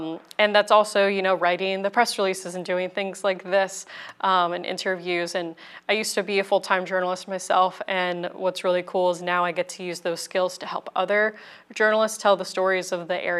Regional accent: Pennsylvania, United States; my own hometown where I grew up in Chester County

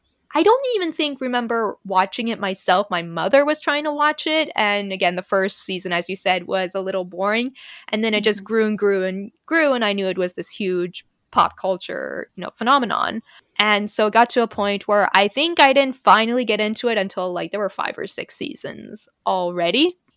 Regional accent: Oregon, United States; now in Indiana, United States; I was originally from Oregon, but traveled to the East Coast for college. I've studied abroad in Egypt, Turkey, Morocco, lots of places. So finally, I've come to settle in Indiana.

